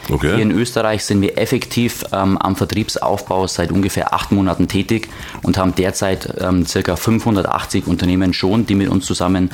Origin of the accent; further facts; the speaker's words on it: Herrsching, Bavaria, Germany; Ich bin direkt aus München, aus Herrsching, am schönen Ammersee.